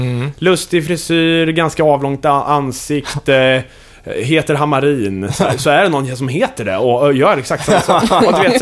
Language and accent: Swedish; Kumla, Örebro County, Sweden; eftersom jag är från Kumla